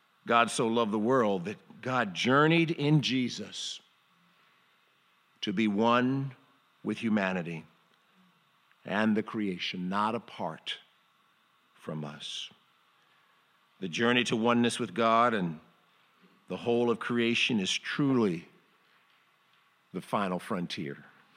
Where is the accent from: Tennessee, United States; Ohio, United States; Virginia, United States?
Ohio, United States; Cleveland; now in Brooklyn, United States; Here I am, growing up in Cleveland, Ohio.